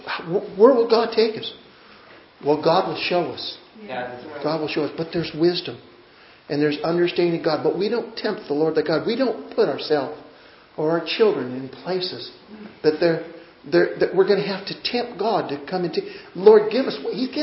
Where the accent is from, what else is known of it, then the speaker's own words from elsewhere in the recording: United States; born there; I'm glad I'm born here. I'm glad I'm an American.